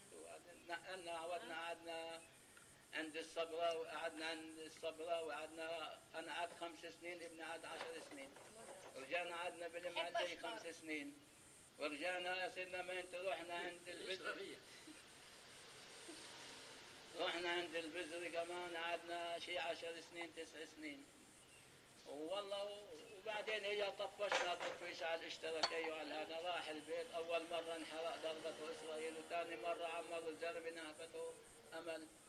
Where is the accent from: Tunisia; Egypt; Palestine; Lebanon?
Palestine; moved away; ما طلعنا من فلسطين